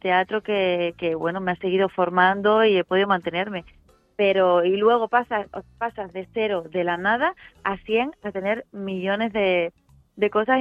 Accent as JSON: {"language": "Spanish", "region": "Canary Islands", "country": "Spain", "tie": "born or raised there", "said": "como buena canaria he crecido en el mar"}